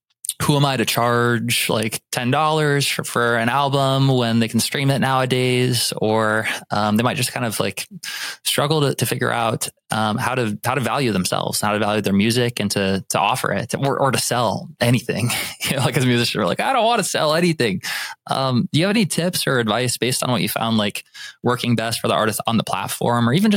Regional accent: South Dakota, United States; We grew up in South Dakota. There wasn't an audience there.

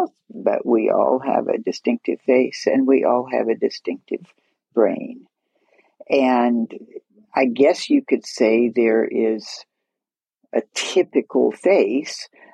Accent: Florida, United States; I graduated from the University of Florida. I grew up in Florida and got my PhD there.

